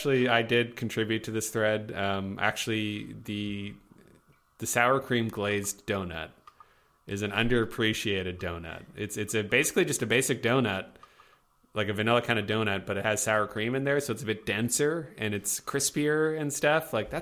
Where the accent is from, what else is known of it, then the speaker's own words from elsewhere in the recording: Canada; I'm a Canadian. I'm in Winnipeg. I'm very Canadian.